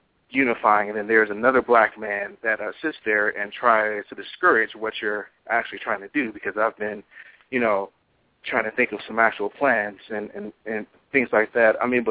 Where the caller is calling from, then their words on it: Barron Springs, Michigan, United States; I'm calling from Barron Springs, Michigan.